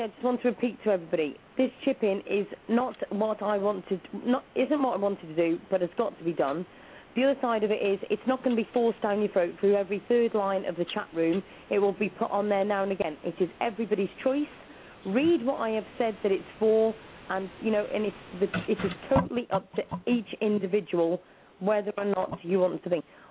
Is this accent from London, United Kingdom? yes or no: no; West Midlands, United Kingdom; And I'm from Shropshire in the UK also.